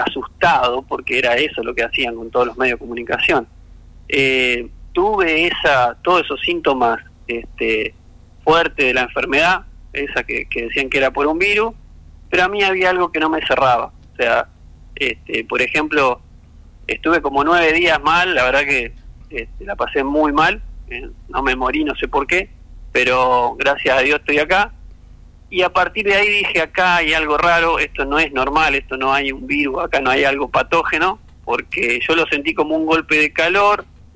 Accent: Santo Tomé, Santa Fe, Argentina; also born or lived in Entre Ríos; Yo soy de Santo Tomé, Santa Fe, o sea, vivo ahora en Santo Tomé, Santa Fe, pero he vivido en Entre Ríos casi gran parte de mi vida y en varias localidades me he estado trasladando.

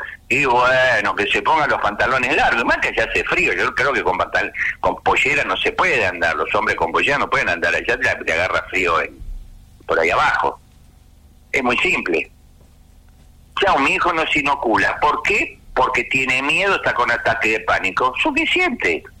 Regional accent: Argentina; Considero que lo que sucedió acá es una programación de robots biológicos que somos nosotros los argentinos.

